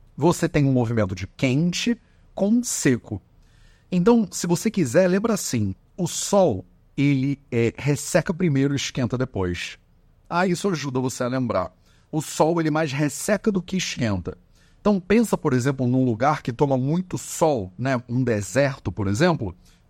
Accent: Rio de Janeiro, Brazil; accent: carioca; Eu sou carioca, né? Dá pra perceber no meu sotaque.

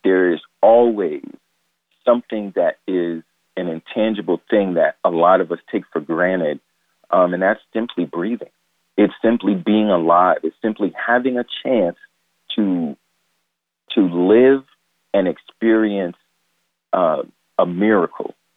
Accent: New York, United States; Growing up in New York in the 90s and early 2000s, you know, smiling was seen as soft.

